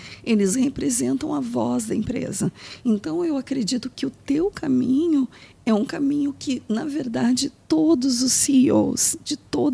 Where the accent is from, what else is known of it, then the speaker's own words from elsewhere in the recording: Rio Grande do Sul, Brazil; now in Brasília, Brazil; e o tu é porque eu sou gaúcha...